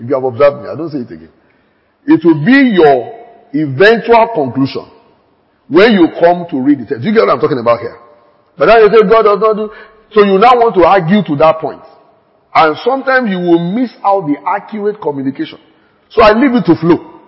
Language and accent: English; Nigeria; Maybe I should take out the word many because I'm just a Nigerian.